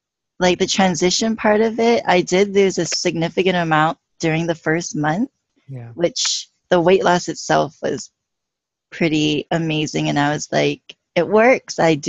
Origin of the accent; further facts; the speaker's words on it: Hawaii, United States; No, I'm from Hawaii. Okay. I'm from the island of Oahu, which is the capital of Hawaii.